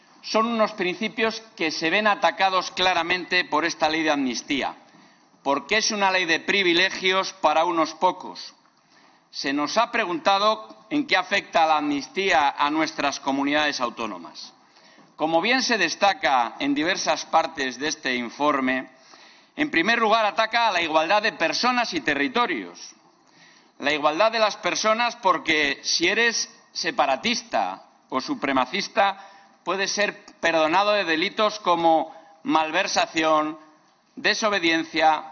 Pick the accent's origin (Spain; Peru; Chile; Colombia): Spain; Castile and León; eso incumbe directamente a mi tierra, a Castilla y León.